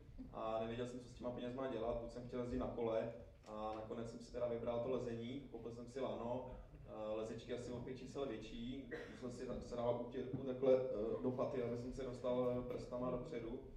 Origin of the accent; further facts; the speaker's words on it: Ústí nad Labem, Ústí nad Labem Region, Czechia; já se pocházím z Ústí nad Labem, kde žiju